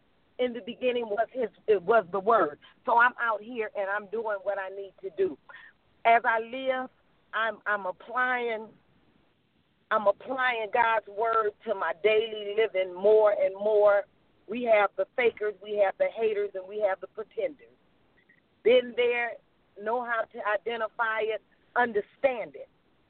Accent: Chicago, Illinois, United States; now in Minnesota, United States; myself being born and raised in Chicago, I do know what he's talking about. Being 52 years old, I do know

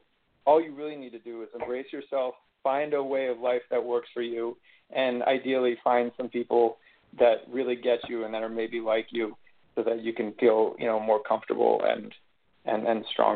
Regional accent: Philadelphia, Pennsylvania, United States; I'm from Philly, too, so you already got a little place in my heart.

